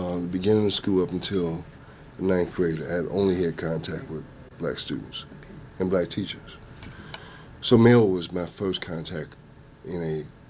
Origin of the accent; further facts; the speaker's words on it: Louisville, Kentucky, United States; Well, I'm from Louisville, Kentucky. Mm-hmm. I grew up in Louisville, in an area that Louisvillians know as California.